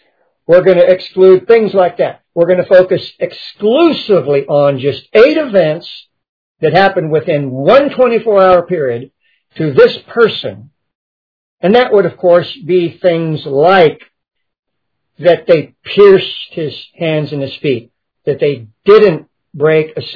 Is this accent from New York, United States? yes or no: no; Texas, United States; I'm from Texas. My wife and I are from Texas originally.